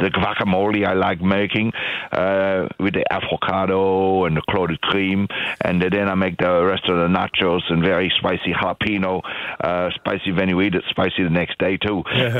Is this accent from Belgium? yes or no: yes; Wallonia, Belgium; English is a second language; I'm from the German part of Belgium. That's right. So that's why I've got an accent like this, and that's why I say waffle.